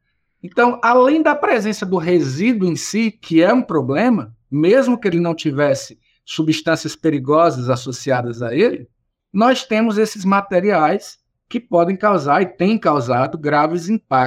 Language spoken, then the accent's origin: Portuguese; Ceará, Brazil; moved away as an adult; also born or lived in Rio Grande do Sul; now in Santos, Brazil; sou cearense. Eu emigrei do Ceará quando terminei minha graduação e meu mestrado e fiz doutorado no Rio Grande do Sul na área de oceanografia. E aí por lá passei algo em torno de 7 anos, quando prestei concurso aqui para o Instituto do Mar, em Santos, onde estou desde então